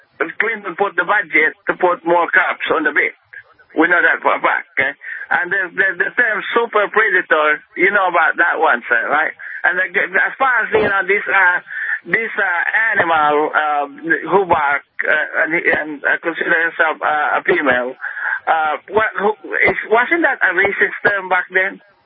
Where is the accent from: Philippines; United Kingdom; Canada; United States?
Philippines; I'm from the Philippines. I don't use drugs.